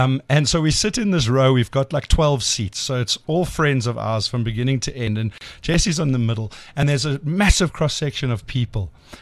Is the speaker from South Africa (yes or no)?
yes; South Africa; And then I share the joint pain as a South African.